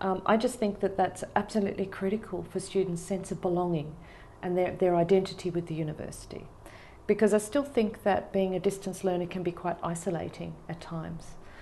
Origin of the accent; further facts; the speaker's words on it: Melbourne, Victoria, Australia; now in United Kingdom; Well, I'm from Australia, and it's really a bit hard for me to say whereabouts in Australia I'm from because I've moved around a bit, but I would say probably Melbourne's my hometown. And I came to the UK primarily for this job.